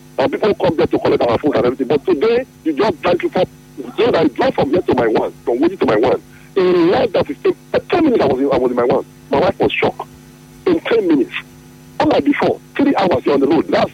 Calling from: Woji, Rivers, Nigeria; I'm calling from Woji.

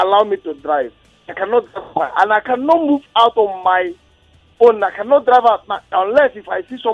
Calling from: Lagos, Nigeria; I'm calling you from Ojo Alaba.

